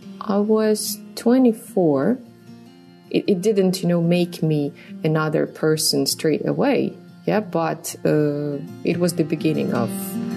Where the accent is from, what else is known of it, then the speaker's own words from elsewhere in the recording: Ukraine; English is a second language; it was not Ukrainian, it was Russian and English, because I'm originally from the East, and there we mostly speak Russian. Ukrainian was my third, actually, mother tongue. However, now it has become the first one.